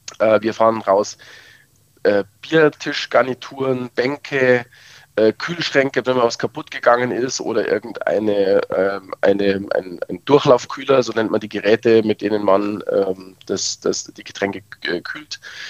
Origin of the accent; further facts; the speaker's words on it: Munich, Bavaria, Germany; born there; Ja, also ich bin ja gebürtiger Münchner